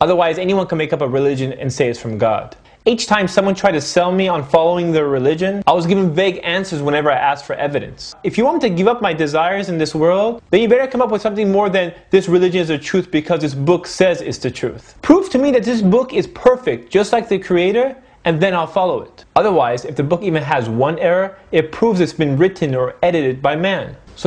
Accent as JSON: {"language": "English", "country": "United States", "tie": "born or raised there", "said": "I grew up here in America, and like most Americans, I knew very little, if anything, about Islam."}